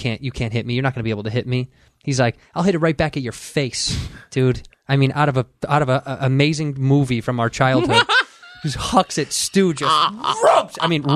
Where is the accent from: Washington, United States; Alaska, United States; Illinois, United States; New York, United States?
Illinois, United States; Chicago; we shot it in my hometown, Chicago, and that's on.